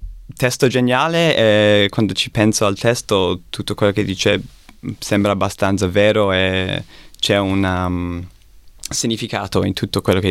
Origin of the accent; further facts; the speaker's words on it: Australia; Italian is a second language; come sappiamo non sono italiano, quindi essere un australiano che è riconosciuto a fare questi panini italiani